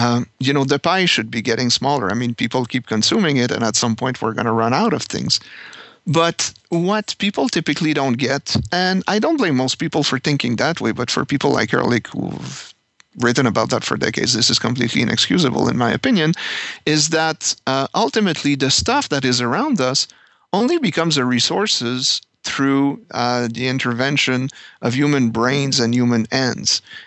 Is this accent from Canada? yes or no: yes; Canada; as a Canadian